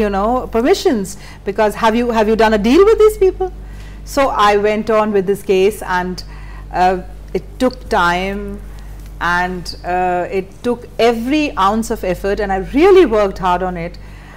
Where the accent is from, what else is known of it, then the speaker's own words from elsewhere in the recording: India; And I'm from India, and we all know that there are certain belts in our countries